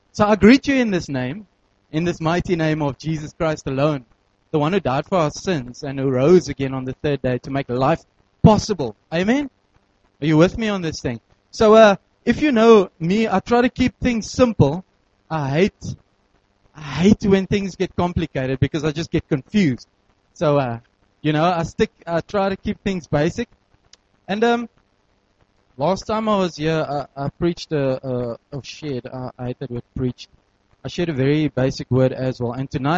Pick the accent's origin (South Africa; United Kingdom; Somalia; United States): South Africa; Western Cape; we're from Tigerberg, initially from Table View.